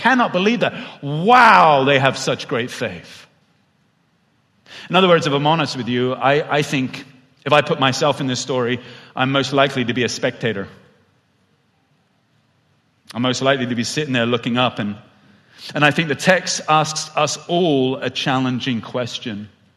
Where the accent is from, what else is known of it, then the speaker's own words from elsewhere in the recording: United Kingdom; Because I'm British. And us British people, we don't like to upset anyone.